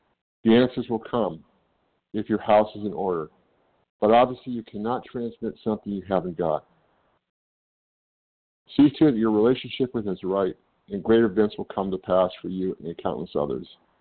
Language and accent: English; California, United States; I'm from California.